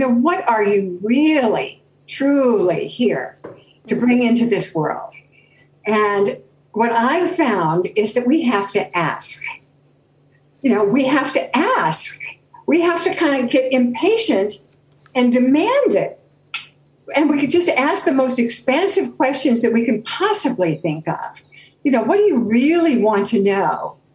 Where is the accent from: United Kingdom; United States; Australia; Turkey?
United States; Beverly Hills, California; So I go waltzing up to him and I say, hi … from Beverly Hills and Jimmy here wants your autograph.